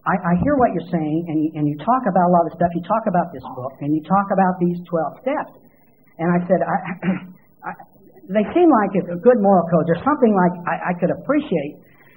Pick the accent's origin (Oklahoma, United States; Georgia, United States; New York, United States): Oklahoma, United States; we just all looked pretty much alike where I grew up in Oklahoma